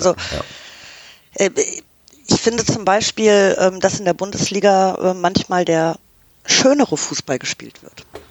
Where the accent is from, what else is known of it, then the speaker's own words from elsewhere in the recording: Canada; ich meine, ich komme aus Kanada, ja. Also wir werden irgendwie mit Eishockey geboren.